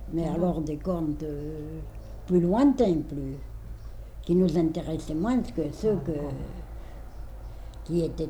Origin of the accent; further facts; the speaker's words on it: Montézic, Occitanie, France; also born or lived in Paris; Puis, toute jeune, tout bébé, j'ai été élevée dans l'Aveyron